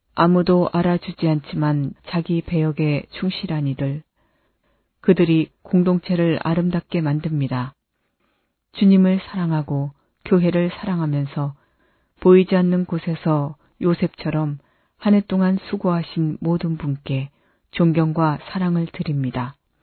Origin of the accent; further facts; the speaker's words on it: China; Korean is a second language; moved away as an adult; now in South Korea; 저는 중국인이고 무신론자였습니다. 하지만 제가 한국에 오고 나서